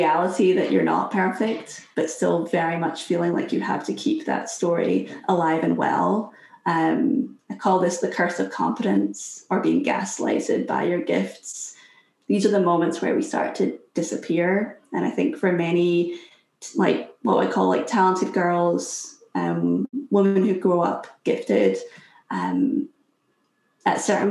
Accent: Scotland, United Kingdom; I'm from Scotland. I grew up in Scotland

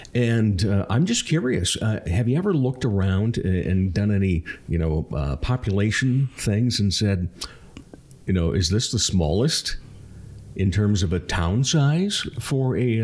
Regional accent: Rock Rapids, Iowa, United States; because I remember growing up in Rock Rapids when it became the River Valley Players

